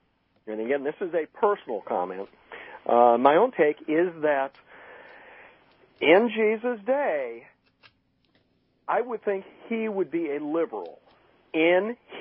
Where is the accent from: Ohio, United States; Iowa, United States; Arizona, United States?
Ohio, United States; now in St. Louis, United States; And I was raised in Ohio, in the northern part of Ohio.